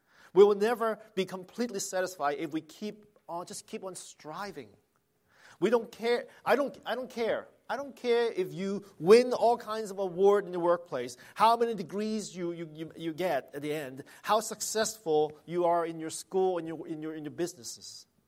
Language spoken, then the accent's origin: English; Hong Kong; I'm no expert on sheep since I grew up in Hong Kong.